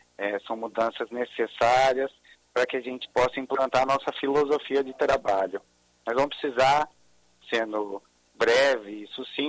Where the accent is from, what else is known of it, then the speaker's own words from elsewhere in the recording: São Paulo, Brazil; born there; Eu nasci em São Paulo.